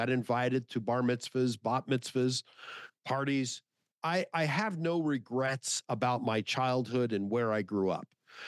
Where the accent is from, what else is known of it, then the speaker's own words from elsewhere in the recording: Los Angeles, California, United States; Grew up in LA.